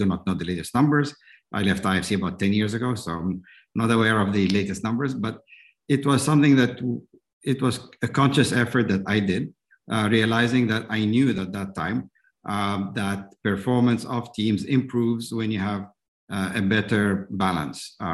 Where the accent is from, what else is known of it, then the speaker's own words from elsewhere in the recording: Egypt; I'm Egyptian Canadian and I grew up in Egypt.